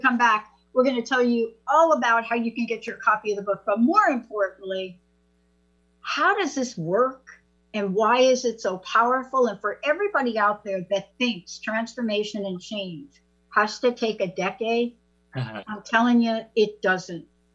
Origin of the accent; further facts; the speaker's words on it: New York, United States; also born or lived in East Coast; I'm a girl from, I'm a kid from New York. I grew up on the East Coast, moved out.